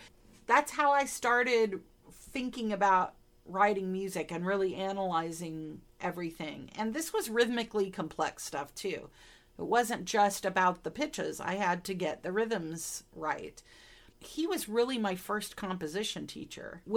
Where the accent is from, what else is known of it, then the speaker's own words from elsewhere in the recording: Independence, Missouri, United States; born there; accent: Midwestern; I was born in Independence, Missouri in 1963.